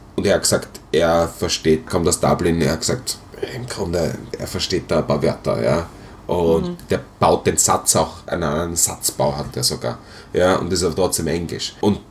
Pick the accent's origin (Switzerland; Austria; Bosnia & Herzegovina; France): Austria; ich komme aus Österreich